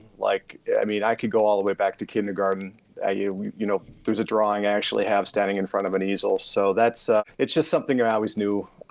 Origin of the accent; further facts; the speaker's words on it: Fargo-Moorhead, North Dakota, United States; Well, I'm from Fargo-Moorhead.